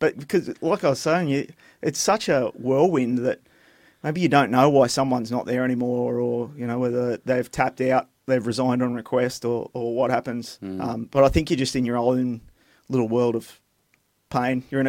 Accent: Gunnedah, New South Wales, Australia; I grew up in Gunnedah in northwest New South Wales.

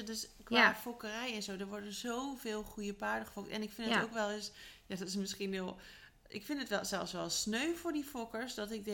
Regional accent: Netherlands; Wij moeten wel, vind ik, als Nederlanders meer open zijn.

